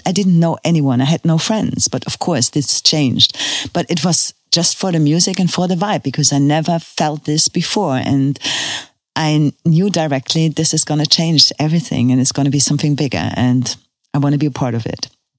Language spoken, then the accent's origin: English; Cologne, North Rhine-Westphalia, Germany; English is a second language; And I came from Cologne